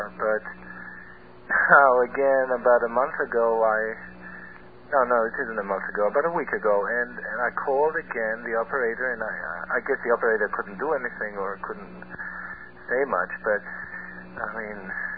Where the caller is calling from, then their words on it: Coney Island, New York, United States; Yeah, I'm calling from Coney Island.